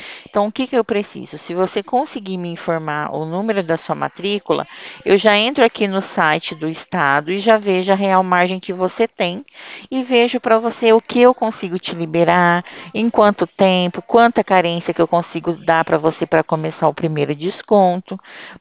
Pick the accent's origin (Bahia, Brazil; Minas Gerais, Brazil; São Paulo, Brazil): São Paulo, Brazil; O meu DDD, ele é 16, porque eu sou do estado de São Paulo